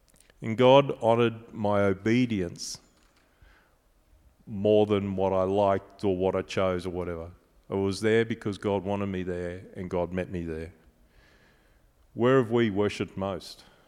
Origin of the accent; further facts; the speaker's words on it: Australia; I slept in a car because I'm Australian and that's how we tour England.